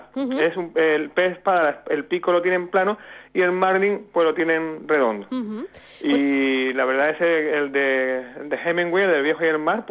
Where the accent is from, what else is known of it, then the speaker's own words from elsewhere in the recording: Andalusia, Spain; Y nosotros en Andalucía, que tenemos en la comunidad autónoma con más kilómetros de cos